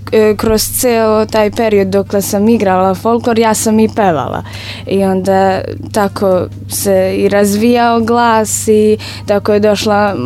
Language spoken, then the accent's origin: Serbian; Kragujevac, Šumadija and Western Serbia, Serbia; kod nas u Kragujevcu, sa 3 godine